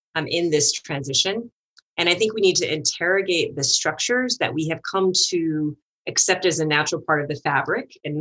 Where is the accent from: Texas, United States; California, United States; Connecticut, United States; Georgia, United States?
Texas, United States; Austin; I grew up in Austin, which is very urban, and Port Arthur is semi-rural in some ways